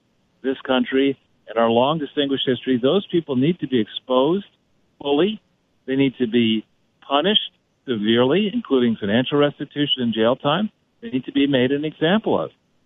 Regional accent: United States; I'm an American.

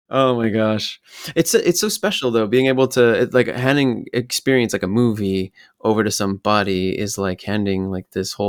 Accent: Escondido, California, United States; also born or lived in Redlands; And and then all through high school, we moved from San Diego area. Shout out to the folks out in Escondido.

